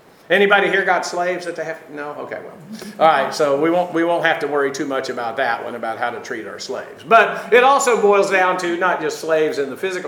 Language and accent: English; Tupelo, Mississippi, United States; born there; Well, I was born in Tupelo, Mississippi.